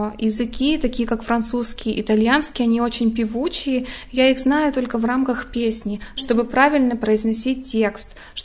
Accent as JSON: {"language": "Russian", "town": "Shadrinsk", "region": "Kurgan Oblast", "country": "Russia", "tie": "born or raised there", "said": "В 6 лет меня родители отвели в студию эстрадного вокала города Шадринска. Это мой родной городок в Курганской области."}